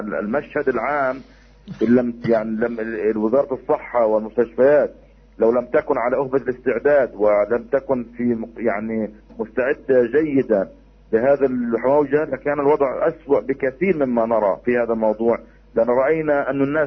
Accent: Gaza, Gaza Strip, Palestine; يعني هذا في كل العالم وليس عندنا في غزة

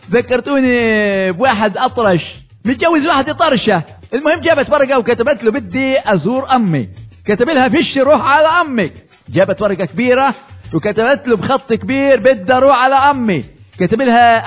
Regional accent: Gaza, Gaza Strip, Palestine; الله يهديهم بس ما كانوا أكلوا وشربوا عندنا في غزة اللحم وجاد والخير وجاد والحمد لله

